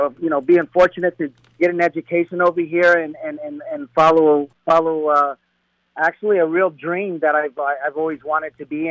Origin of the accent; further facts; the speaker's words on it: Colombia; now in United States; I was born in Colombia, South America. My family migrated here to the States, and I got into sports when I was younger in Colombia.